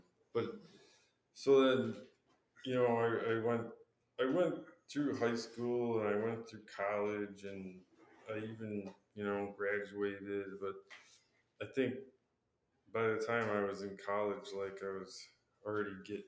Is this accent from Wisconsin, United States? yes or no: yes; Wisconsin, United States; So I grew up in Wisconsin